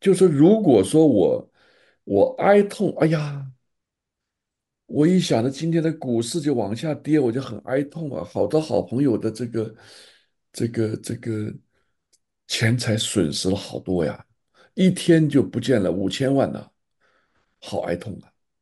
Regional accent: China; 我是在大陆成长的，但是我是因为从小写书法嘛，所以我是一直写繁体字的

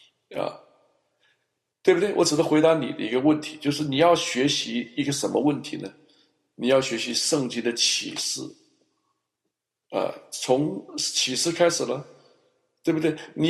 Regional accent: China; 那我们中国人学东西有一个有一个全民族的一个弱点是什么呢？就叫做不求甚解。我记得我在中国读数学

